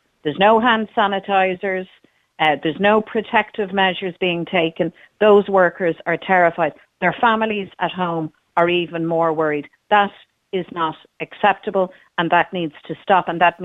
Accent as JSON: {"language": "English", "country": "Ireland", "said": "And a bit of fun and local story, because we're Irish, for God's sake."}